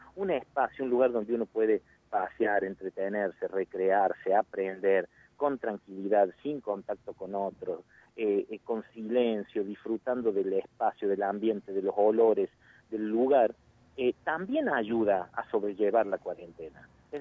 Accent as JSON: {"language": "Spanish", "town": "La Para", "region": "Córdoba", "country": "Argentina", "tie": "born or raised there", "said": "Por ejemplo, en mi pueblo, en La Para, el museo local abre de lunes a viernes para consultas"}